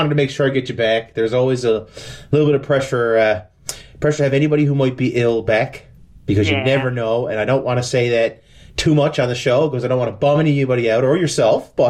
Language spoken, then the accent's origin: English; Newfoundland and Labrador, Canada; I'm from Newfoundland.